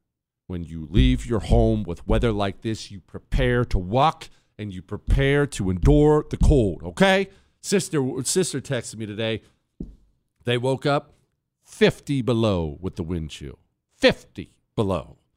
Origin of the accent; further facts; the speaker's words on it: Montana, United States; I grew up in Montana. Every single winter, people would die.